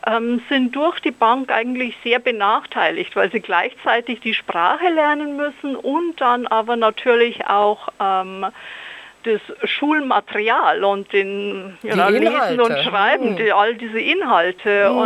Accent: Bavaria, Germany; first language Bavarian; German is a second language; Also ich bin ganz einsprachig im Bayerischen aufgewachsen und meine erste Fremdsprache ist also das Hochdeutsche.

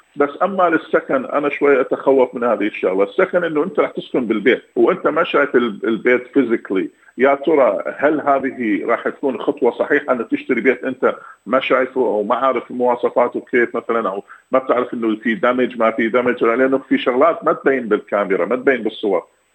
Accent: Iraq

